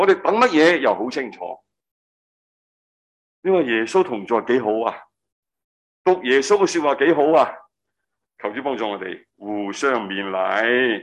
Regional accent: Hong Kong; 我系香港土生土长嘅

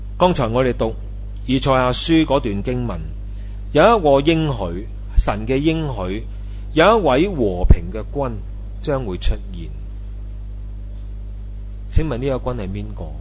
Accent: China; 你我哋话我哋中国人嘅传统就去拜年啦吓

